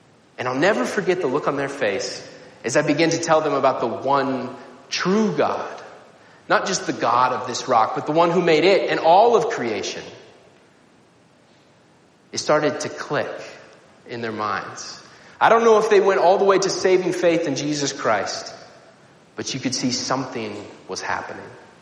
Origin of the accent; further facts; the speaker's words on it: United States; And they took me to visit, and as an American, I was kind of a novelty